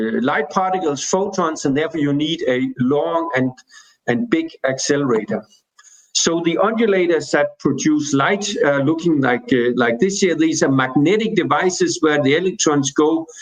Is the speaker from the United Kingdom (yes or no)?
no; Denmark; I'm coming from Denmark. I'm actually sitting now in Roskilde in Denmark right now. I'm a professor at the Niels Bohr Institute in Copenhagen. I've been in Hamburg since 2017.